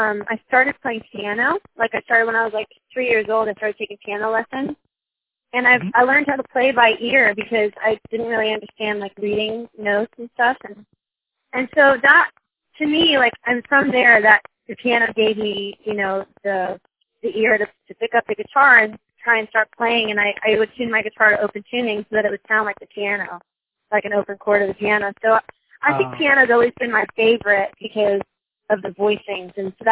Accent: Franklin, Tennessee, United States; It's really special to perform here in my hometown because I have such a love for Franklin, Tennessee. I will always have a house here and a home here. My parents still have the house that I grew up in as a kid.

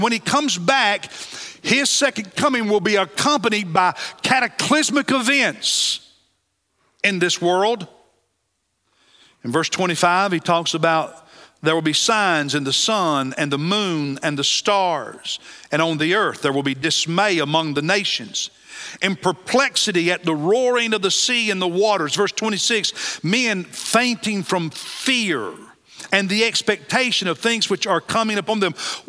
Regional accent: Kentucky, United States; Just this week, earlier this week in my home state of Kentucky, Indiana, Ohio, there were multiple tornadoes

